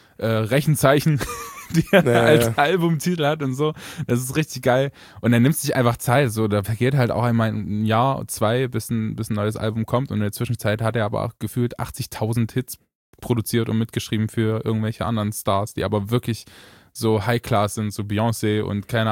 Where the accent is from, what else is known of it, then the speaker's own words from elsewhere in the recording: Germany; born there; Meine Eltern kommen beide aus Rumänien. Das heißt, ich wurde zwar hier in Deutschland geboren, aber man hat trotzdem irgendwie die Wurzeln.